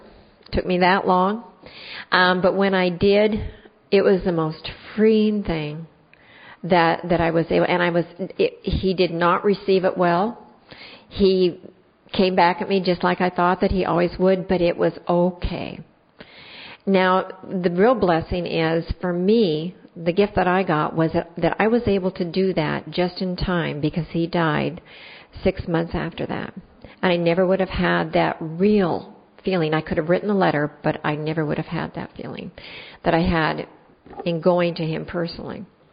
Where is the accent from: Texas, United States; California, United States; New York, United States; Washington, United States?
Washington, United States